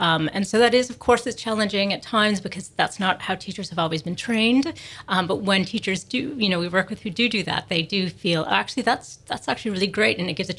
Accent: Toronto, Ontario, Canada

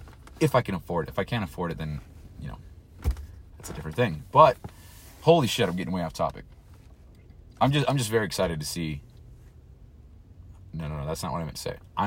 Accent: Utah, United States; I grew up here in Utah, moved to St. George, Utah, which is 4 hours south, 5 hours south of here, moved to Phoenix, moved again pretty much to Glendale, moved again to Parker, Colorado, moved again back here to West Haven, Utah

